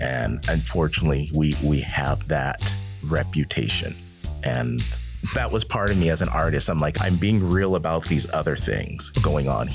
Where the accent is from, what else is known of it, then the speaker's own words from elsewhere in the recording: Redlands, California, United States; Because growing up in Redlands, I heard stories.